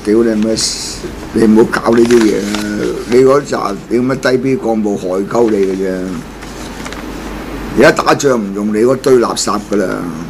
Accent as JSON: {"language": "Cantonese", "country": "China", "said": "身為中國人都不想你衰啊，大佬！"}